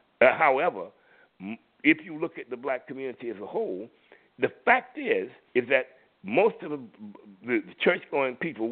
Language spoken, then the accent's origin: English; Florida, United States; Where I grew up out in Florida, them crackers wouldn't have spent a dime to stop black people from killing black people.